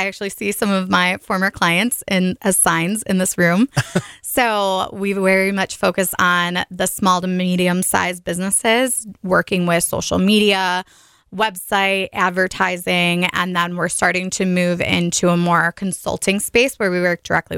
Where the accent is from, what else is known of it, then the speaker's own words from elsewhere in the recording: Belvedere, United States; I was raised in Belvedere. So I've lived out here basically my whole life.